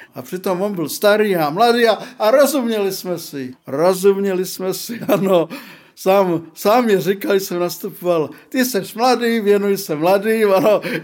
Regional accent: Prague, Czechia; Praha, byť je to moje rodné město

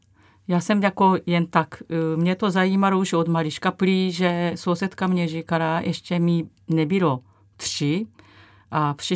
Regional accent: Kurashiki, Okayama, Japan; Czech is a second language; also born or lived in Amagasaki; Já jsem se narodila blízko Kobe, Amagasaki se jmenuje, ale já říkám normálně Kobe, a tam jsem se narodila, ale ještě mě nebylo asi rok potom, my jsme se stěhovali Kurashiki. Uh-huh. To je takové starší město a malinkatý

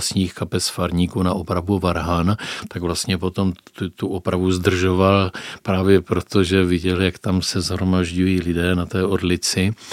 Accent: Brno, South Moravian Region, Czechia; A to říkám s vědomím, že jsem Jihomoravan a Brňan.

